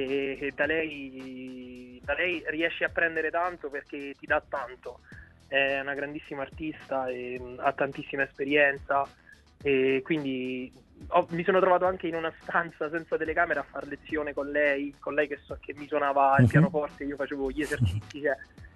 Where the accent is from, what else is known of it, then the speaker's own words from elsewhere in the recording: Rieti, Lazio, Italy; io sono di Rieti, qui vicino c'è un paese, si chiama Poggio Bustone, che è il paese natale di … ma è il paese natale anche di mia madre.